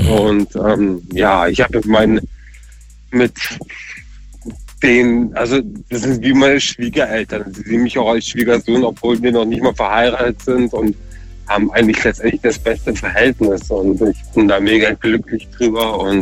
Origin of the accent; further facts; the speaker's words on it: Munich, Bavaria, Germany; now in Breisgau-Hochschwarzwald, Germany; Und ich bin auch tatsächlich dann von Bayern, also ich komme aus Bayern selber, also aus München, und bin dann tatsächlich dann nach in Breisgau Hochschwarzwald hochgezogen